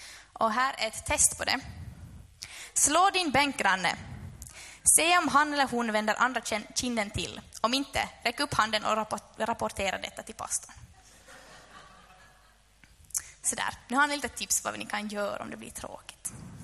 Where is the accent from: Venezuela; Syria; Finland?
Finland; Närpes, Ostrobothnia; jag är uppvuxen i en kristen familj. Eller jag är egentligen från Närpes. Och jag älskar det stället. Min mamma var faktiskt pastor i den församlingen där jag var.